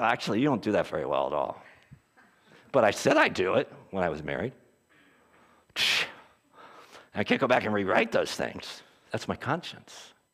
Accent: Philadelphia, Pennsylvania, United States; And I'm from Philly, I'm like, I could use a little more attitude.

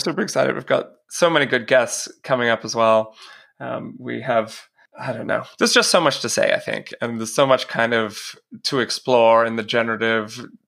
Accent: Australia; accent: Australian; now in United States; I'm an Australian developer, creative coder, something along those lines. I'm not much one for titles. I have been in the States for 8 years now, so my fantastic Australian accent has weirdly changed into a brutally stark American accent.

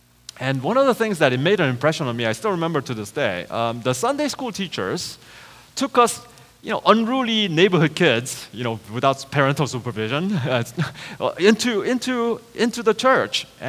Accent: Seoul, South Korea; I was about 7 years old. I was growing up in Seoul, Korea.

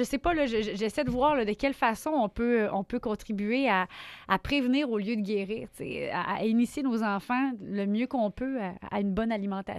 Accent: Quebec, Canada; je viens de la région de Québec. Pas de Québec même, mais quand même. Je veux dire, on a tous été élevés un peu comme ça

